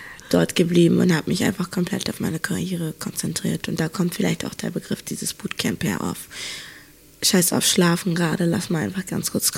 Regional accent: Hamburg, Germany; für mich, ich komme ja eigentlich aus Hamburg.

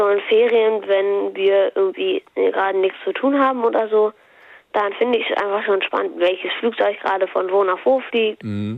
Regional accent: Hamburg, Germany; 10 und ich komme aus Hamburg.

